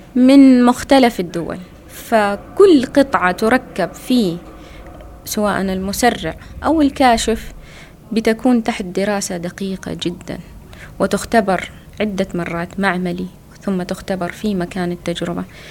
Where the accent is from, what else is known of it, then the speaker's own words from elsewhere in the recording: Saudi Arabia; فبالنسبة كوني كسعودية وكإمرأة وعرفت أنه أنا أول سعودية في المجال